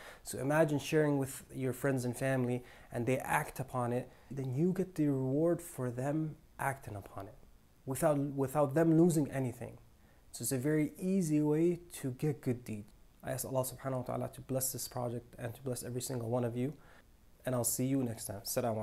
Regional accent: Canada; growing up in Canada, you know, I went through my own struggles as a Muslim.

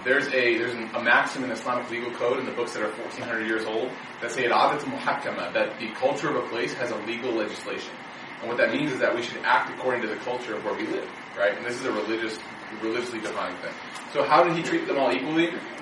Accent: Chicago, Illinois, United States; I say y'all, it's bad. I'm from Chicago, born and raised, but I moved to the South.

